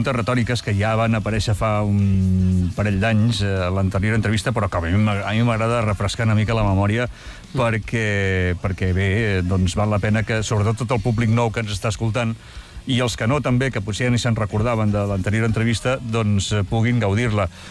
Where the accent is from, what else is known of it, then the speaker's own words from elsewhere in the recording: Sant Quintí de Mediona, Catalonia, Spain; No, jo soc de Sant Quintí